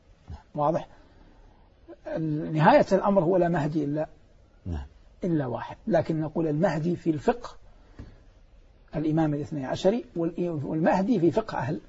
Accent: Hejaz, Saudi Arabia; يوجد عندنا في الحجاز كثير العتر

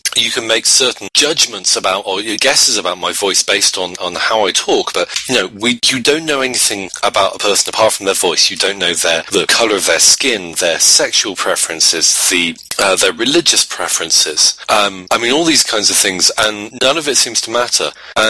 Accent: England, United Kingdom; do we care that I'm English?

